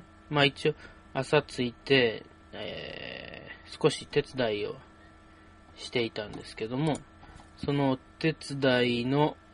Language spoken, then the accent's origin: Japanese; Osaka, Japan; born there; 僕大阪生まれなんですけど、隣が奈良で、大阪と奈良の間に生駒山っていうんですかね、山脈というか山があって